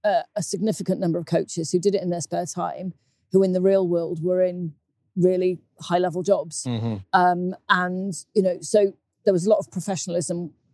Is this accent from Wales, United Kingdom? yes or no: yes; Wales, United Kingdom; I was very lucky growing up in Wales.